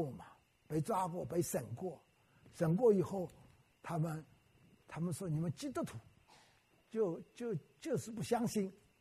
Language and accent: Chinese; Wenzhou, Zhejiang, China; 我是温州人，所以我觉得奇妙